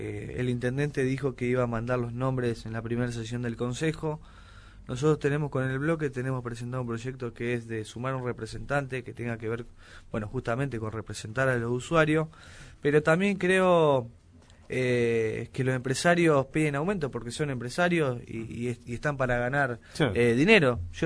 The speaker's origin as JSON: {"language": "Spanish", "region": "Santa Fe", "country": "Argentina", "said": "nos molesta como santafesino, que no se defienda la capitalidad de la ciudad"}